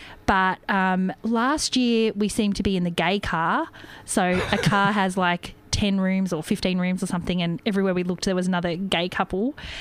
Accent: Australia; No, we're from Australia.

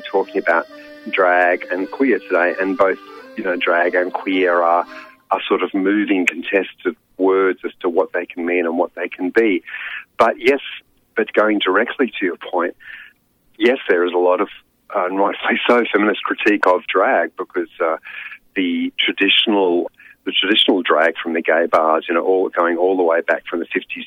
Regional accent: New South Wales, Australia; particularly in my home state, New South Wales.

